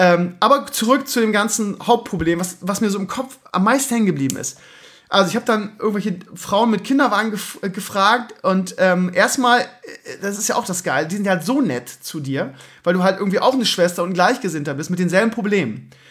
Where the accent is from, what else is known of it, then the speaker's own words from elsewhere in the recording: Bremen, Germany; ich bin ja Bremer, ne